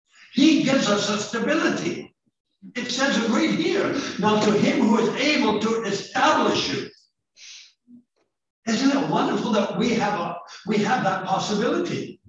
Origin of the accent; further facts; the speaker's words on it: British Columbia, Canada; I'm a Gentile. Sure, I'm a Canadian, born, raised in beautiful British Columbia, Canada. But I'm also, I'm not a Jewish person.